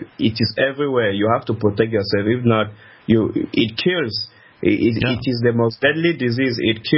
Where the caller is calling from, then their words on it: Bamenda, Northwest Region, Cameroon; Yes, I'm calling from Bamenda, 40 kilometers from my hometown, Dap.